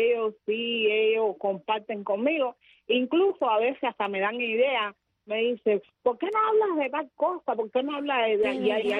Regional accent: Cuba; yo soy una cubana más de a pie

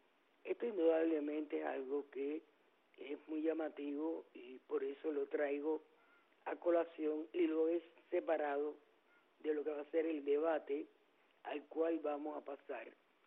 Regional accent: Cuba; como mujer cubana

